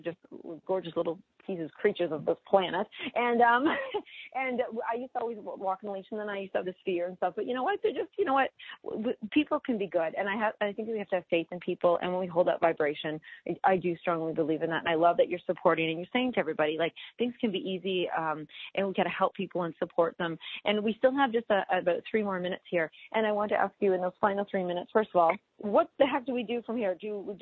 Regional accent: Oshawa, Ontario, Canada; I grew up in Oshawa, and I actually moved to Scarborough. I moved to Toronto, and I moved to Mississauga, and I actually lived in Scarborough for many years.

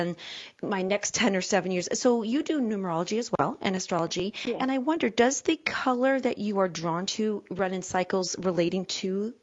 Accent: Canada; being a Canadian and here in Canada

